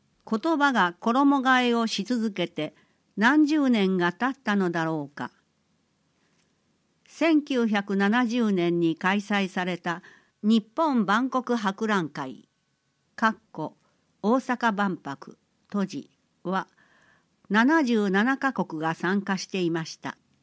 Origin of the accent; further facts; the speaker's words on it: Iran; now in Japan; 私はイラン出身であることに間違いはありません。